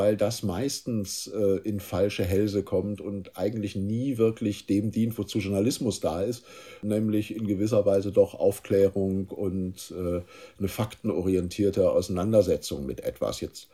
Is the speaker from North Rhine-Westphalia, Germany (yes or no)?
yes; North Rhine-Westphalia, Germany; ich bin im Ruhrgebiet groß geworden. Also ich bin von Anfang an in einer Einwanderungsgesellschaft. Ich bin Jahrgang 68 aufgewachsen.